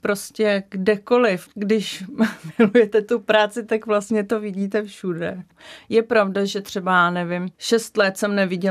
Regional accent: Neratovice, Central Bohemian Region, Czechia; jsem pocházím z Neratovic

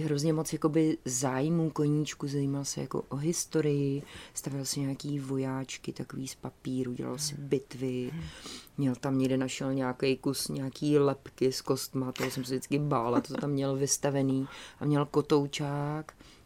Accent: Karlovy Vary, Karlovy Vary Region, Czechia; my jsme z Karlových Varů a měli jsme takový krásný byt, trojpokojovej

